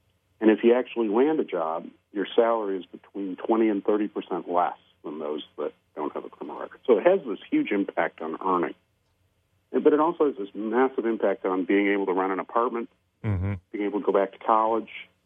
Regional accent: Detroit, Michigan, United States; So I'm a Michigander. I grew up in Detroit, but I'm also a Catholic.

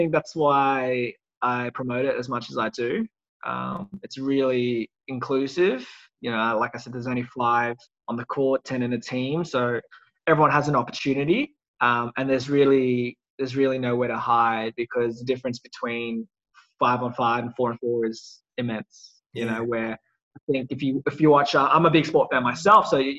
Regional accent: Melbourne, Victoria, Australia; born there; I am planning to move to Melbourne to start of next year. It's something I've wanted to do for a while. I was born in Melbourne and been waiting for the, I guess, the right time to go back.

